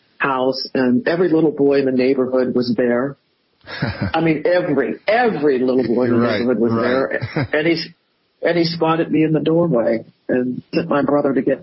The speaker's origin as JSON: {"language": "English", "town": "Louisville", "region": "Kentucky", "country": "United States", "said": "I'm from Louisville as well. I met Muhammad when I was 6 years old in first grade. in Louisville"}